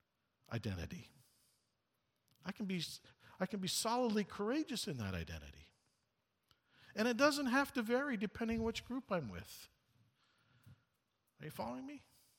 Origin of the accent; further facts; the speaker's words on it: Canada; born there; I was born in Canada, so I inherited it.